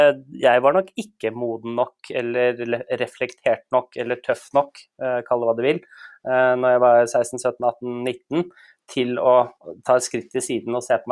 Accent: Japan; also born or lived in United States; Jeg vokste delvis opp i Japan med Power Rangers og Godzilla. Født i USA

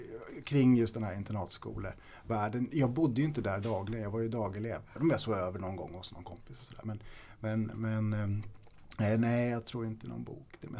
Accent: Storfors, Värmland, Sweden; jag är ju född och uppvuxen i Värmland. I östra delen av Värmland i Storfors. En liten bruksort med då kanske var 4000 invånare. Idag är det ungefär 3 skulle jag tro drygt kvar.

